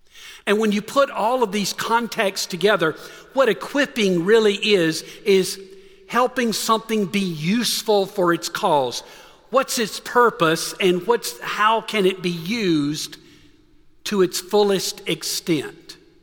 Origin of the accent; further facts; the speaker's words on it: Thomaston, Georgia, United States; was the local dentist in my hometown of Thomaston, Georgia.